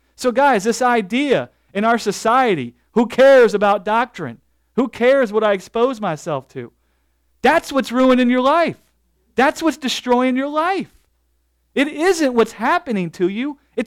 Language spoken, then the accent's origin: English; Southern United States, United States; Hey, look, I came from the South.